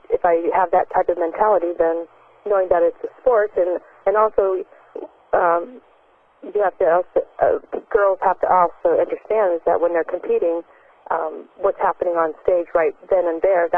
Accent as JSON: {"language": "English", "town": "Littleton", "region": "Colorado", "country": "United States", "said": "I was from Littleton, Colorado, where the Columbine incident happened."}